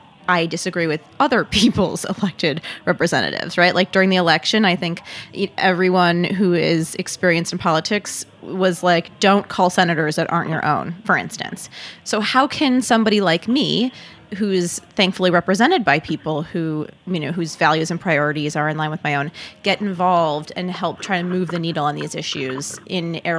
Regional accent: Brooklyn, New York, United States; So I'm from Brooklyn, where we're broadcasting

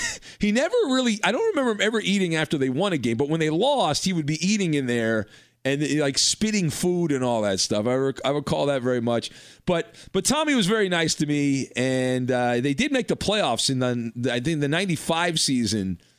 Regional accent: California, United States; I grew up in Orange County, so I watched the Angels too and the Dodgers.

